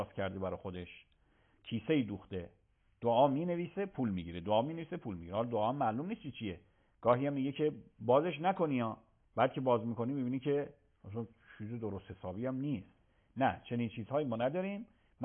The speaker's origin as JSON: {"language": "Persian", "region": "Qom", "country": "Iran", "said": "گاهی من رد میشم تو همین شهر خودمون، شهر مقدس قم"}